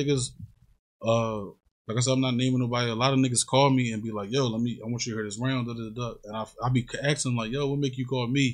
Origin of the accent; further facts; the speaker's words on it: Philadelphia, Pennsylvania, United States; the reason why I definitely wanted to get in it because I'm from Philly, and I feel like battle rappers is the best rappers.